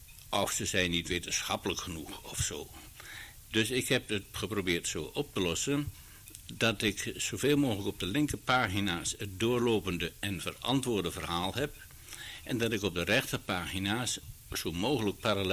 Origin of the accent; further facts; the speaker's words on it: Vroomshoop, Overijssel, Netherlands; Ik ben in Vroomshoop opgegroeid en ik ben direct na de bevrijding ben ik gaan studeren in Utrecht, geografie.